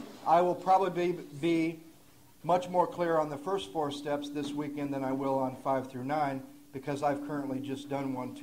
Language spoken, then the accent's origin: English; Santa Monica, California, United States; also born or lived in Denver; I am from Santa Monica. I got sober in Denver, Colorado, August 17th, 1982, and spent my first 4 years of sobriety in Denver